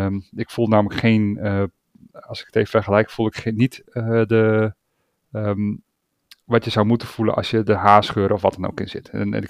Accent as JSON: {"language": "Dutch", "country": "Germany", "second_language": "Dutch", "said": "Omdat wij er als Duitsers toevallig met de auto voor hun huis stonden."}